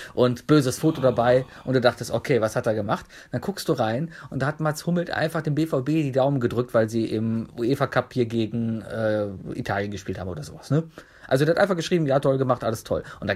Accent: Cologne, North Rhine-Westphalia, Germany; Ich bin Kölner. Ich bin Kölner

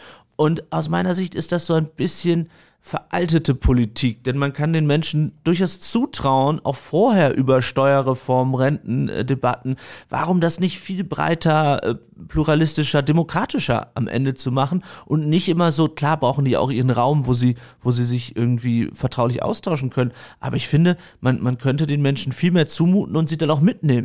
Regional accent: Lower Saxony, Germany; born there; ich komme aus Ostfriesland, gebürtig

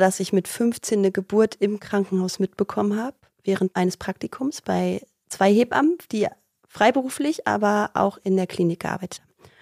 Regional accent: Brandenburg, Germany; Genau, ich komme aus Brandenburg, in der Nähe von Bad Freienwalde. Manche kennen Eberswalde und dann noch mal so eine halbe Stunde.

